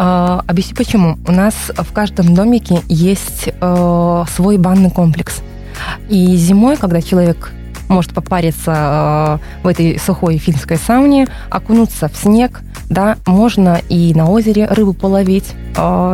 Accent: Belarus; со временем мы, белорусы, мы забываем, кто мы такие есть на самом деле

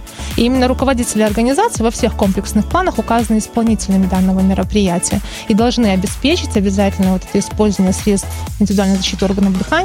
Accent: Grodno, Grodno Region, Belarus; первым населенным пунктом стал мой родной город Гродно

